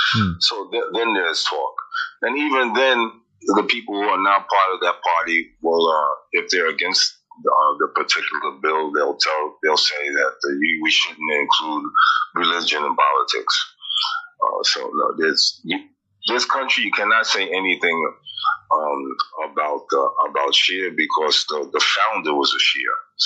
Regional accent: Pakistan; Yeah, because we're Pakistani.

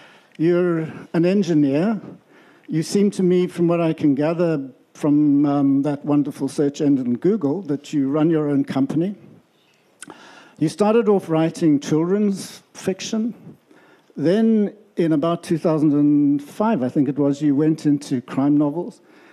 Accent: Glencairn, Western Cape, South Africa; I would just like to start by saying I come from Glencairn on the south part of the peninsula

